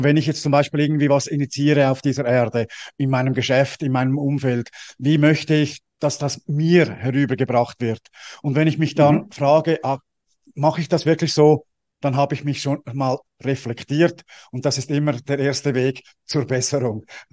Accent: Switzerland; Ich bin ja als Schweizer

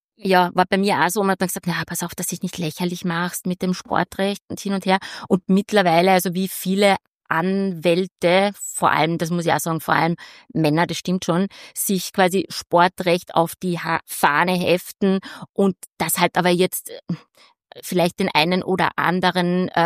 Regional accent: Carinthia, Austria; also born or lived in Graz; Nein, ich komme aus Kärnten.

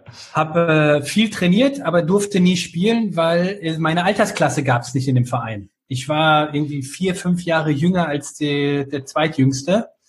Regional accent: Bielefeld, North Rhine-Westphalia, Germany; moved away as an adult; now in Mannheim, Germany; Ja, mit 18 habe ich die Stadt gewechselt, also ich bin in Bielefeld aufgewachsen.

